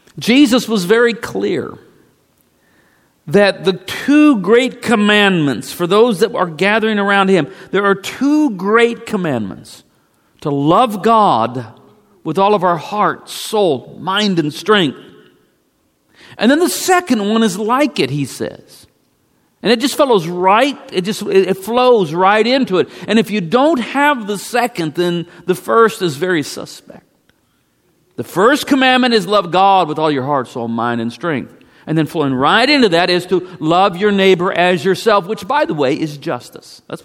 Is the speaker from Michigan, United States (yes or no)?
no; Savannah, Missouri, United States; As a child, growing up in the First Baptist Church of Savannah, Missouri, I was not always fully engaged in the sermon.